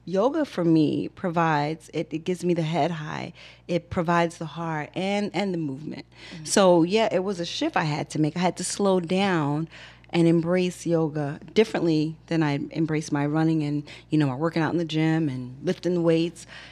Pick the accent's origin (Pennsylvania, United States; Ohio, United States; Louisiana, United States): Louisiana, United States; New Orleans; I was born and raised in New Orleans.